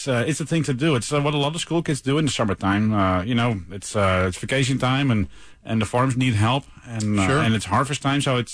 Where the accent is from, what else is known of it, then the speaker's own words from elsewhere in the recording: Netherlands; The area where I grew up in, there's a lot of flower bulb farms.